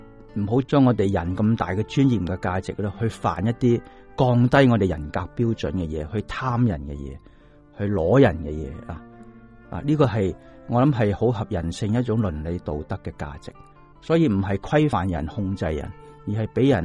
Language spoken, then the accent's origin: Cantonese; China; 呢个喺其实为我哋中国人啦